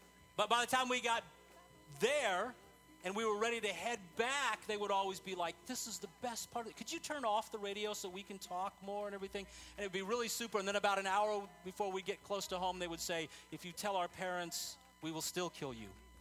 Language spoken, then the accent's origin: English; El Paso, Texas, United States; take them down to my hometown of El Paso, Texas, and across the border to Juarez.